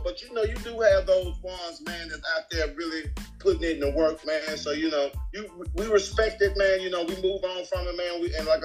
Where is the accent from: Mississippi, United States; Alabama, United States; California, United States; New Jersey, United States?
Mississippi, United States; Yeah, just growing up in Mississippi, man.